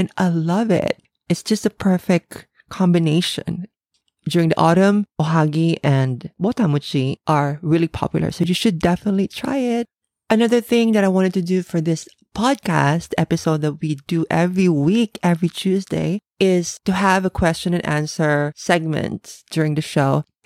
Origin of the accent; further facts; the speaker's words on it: Philippines; now in Japan; I came from the Philippines where we have plenty of delicious traditional sweets, but the amount of sugar that we use in the Philippines is too much sweet.